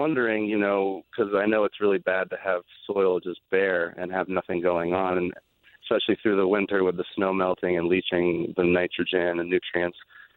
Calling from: Chester, New Jersey, United States; I'm calling from Chester, New Jersey.

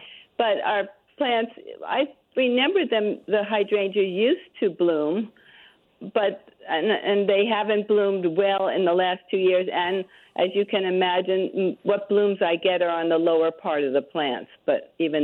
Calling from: Hershey, Pennsylvania, United States; I am calling from Hershey, Pennsylvania.

